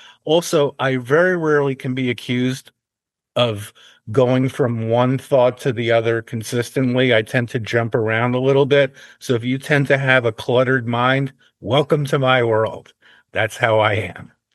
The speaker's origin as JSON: {"language": "English", "town": "New York City", "region": "New York", "country": "United States", "tie": "born or raised there", "said": "I grew up in New York City in the 1960s"}